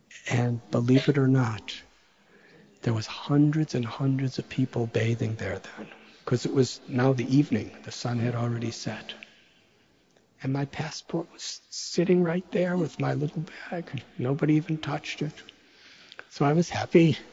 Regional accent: United States; When I was a little boy growing up in America in the 1960s, a teenager, it was a turbulent time.

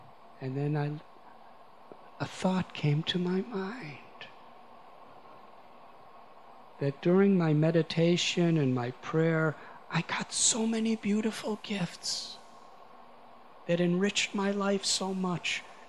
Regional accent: United States; And because I was from America, 1 rupee in those days was, there was 8 rupees to a dollar in those days.

